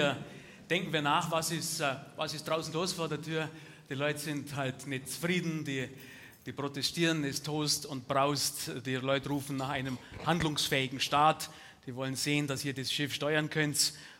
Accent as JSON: {"language": "German", "region": "Bavaria", "country": "Germany", "said": "Bei uns in Bayern heißt das Captatio Benevolentiae. Wir sind gesitteter, als ihr denkt."}